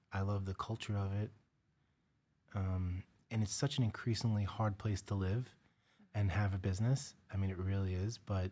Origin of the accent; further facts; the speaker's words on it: Brooklyn, New York, United States; Well, I was born in Brooklyn, lived there most of my life. I mean, a couple of stints outside of the state, but always came back home.